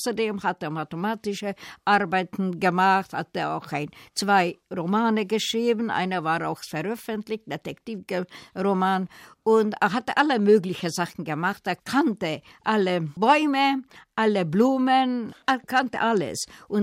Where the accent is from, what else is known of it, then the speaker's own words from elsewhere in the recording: Budapest, Hungary; Budapest ist und noch immer meine Heimat und war immer meine Heimat gewesen. Ich kenne alle Straßen und in allen Straßen ist etwas mit mir passiert.